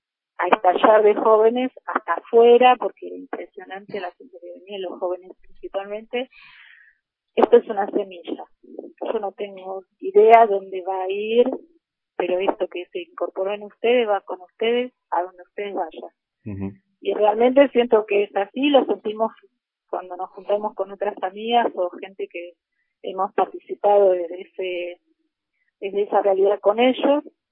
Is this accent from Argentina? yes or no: yes; Quilmes Oeste, Buenos Aires, Argentina; bueno, me crié en Quilmes Oeste, barrios populares